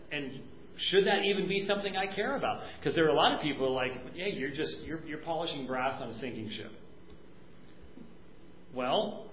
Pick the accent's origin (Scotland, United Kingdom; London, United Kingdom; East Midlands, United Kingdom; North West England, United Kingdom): Scotland, United Kingdom; I'm Scottish